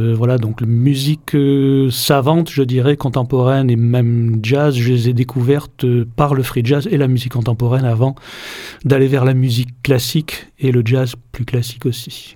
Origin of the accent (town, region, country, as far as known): Marseille, Provence-Alpes-Côte d'Azur, France; born or raised there